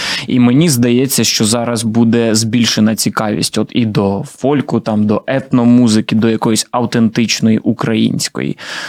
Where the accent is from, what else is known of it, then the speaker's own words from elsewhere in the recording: Kyiv, Ukraine; first language ru; я в російськомовній родині виріс. Київ, ну всі, хоча якби всі знали українську, але всі розмовляли російською вдома.